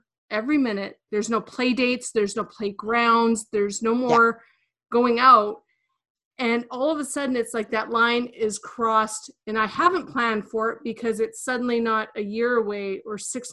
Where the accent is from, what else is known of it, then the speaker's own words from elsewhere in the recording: Manitoba, Canada; from, you know, a community here in rural Manitoba, if all of a sudden I had to go to, you know, from my hometown of 300